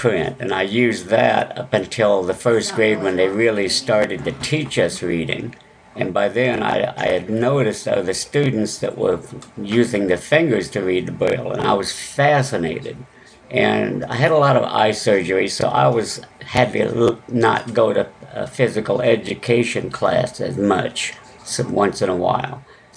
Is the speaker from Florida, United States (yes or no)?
yes; Florida, United States; born there; I was born in Florida at the Eglin Air Force Base Hospital.